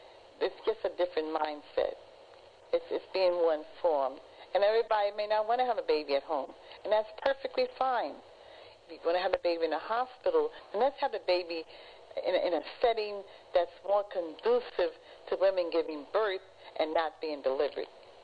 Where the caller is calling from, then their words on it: New York, United States; We're calling from Harlem.